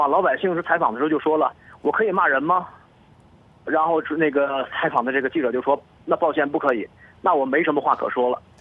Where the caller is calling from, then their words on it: Hebei, China; 我是来自河北的